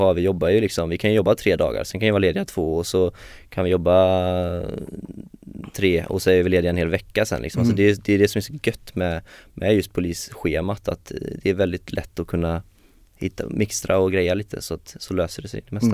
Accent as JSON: {"language": "Swedish", "town": "Strömstad", "region": "Västra Götaland County", "country": "Sweden", "tie": "born or raised there", "said": "för risken fanns ju ändå, även att jag skulle hamna liksom i min hemstad Strömstad."}